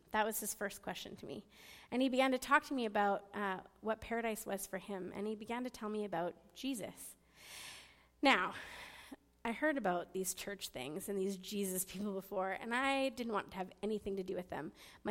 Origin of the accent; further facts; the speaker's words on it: Cranbrook, British Columbia, Canada; So I grew up in Cranbrook, BC. It's about an 8-hour drive from here.